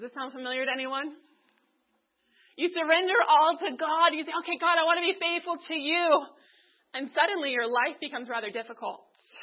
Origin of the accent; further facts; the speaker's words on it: California, United States; now in Loma Linda, United States; As I mentioned, I'm from Northern California, and my parents have a small garden, and we have horses and chickens and all those fun creatures.